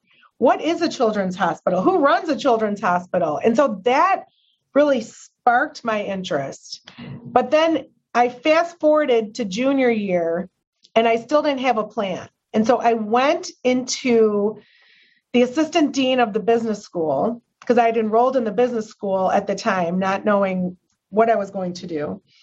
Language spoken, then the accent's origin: English; Farmington Hills, Michigan, United States; I grew up in Farmington Hills, Michigan. It was my parents and my brother and I, my younger brother, Brian, and I.